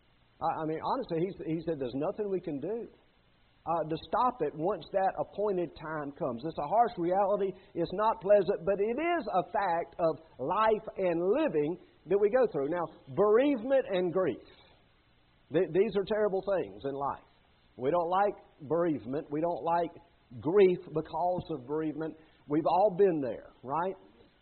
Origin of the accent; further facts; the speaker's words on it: Sumter, South Carolina, United States; I was in Sumter the other day in my hometown with my mom